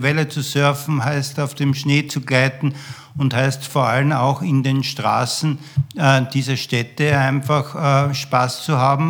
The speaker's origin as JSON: {"language": "German", "town": "Graz", "region": "Styria", "country": "Austria", "tie": "born or raised there", "said": "Ich bin in Österreich, in Graz aufgewachsen"}